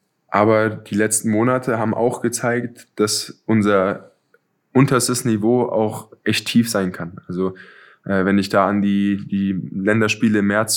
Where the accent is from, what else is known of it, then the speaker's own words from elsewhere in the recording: Kassel, Hesse, Germany; now in Flensburg, Germany; Ich habe ja den Vergleich zu meiner Heimat, ich habe den Vergleich zur Gegend in Kassel